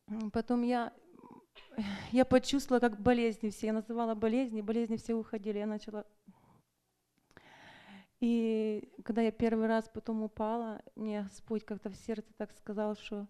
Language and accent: Russian; Tacoma, Washington, United States; я из Такомы.